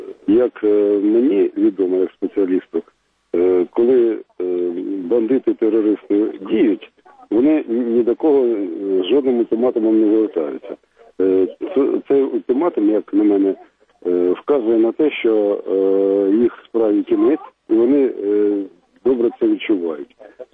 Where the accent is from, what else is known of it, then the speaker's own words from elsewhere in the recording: Kharkiv, Kharkiv Oblast, Ukraine; я з Харкова.